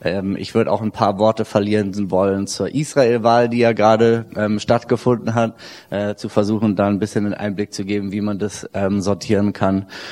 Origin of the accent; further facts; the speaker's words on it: Berlin, Germany; also born or lived in Budapest; ich bin 33 Jahre alt, jung, wie auch immer, Vater von 4 Kindern, wohne mit meiner Familie in Berlin oder bei Berlin. Bin auch Berliner, habe zum Theologiestudium 5 Jahre in Budapest gelebt